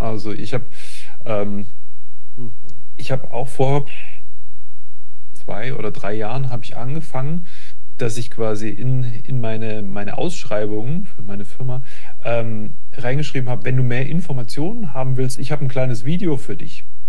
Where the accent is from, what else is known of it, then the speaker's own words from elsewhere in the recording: Baden-Württemberg, Germany; ich komme ja aus dem Speckgürtel von Stuttgart